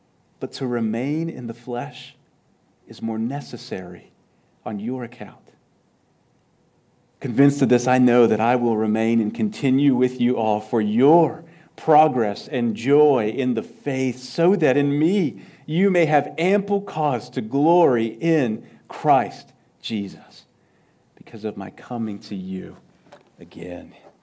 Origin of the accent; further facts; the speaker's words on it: Texas, United States; now in Seguin, United States; Back where I grew up in West Texas, my pastor had these glasses with a cross on them